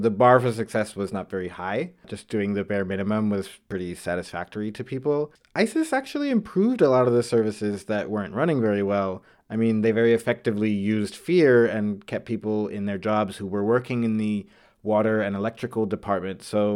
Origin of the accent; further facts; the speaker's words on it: United States; Being this American journalist, I felt this huge burden on me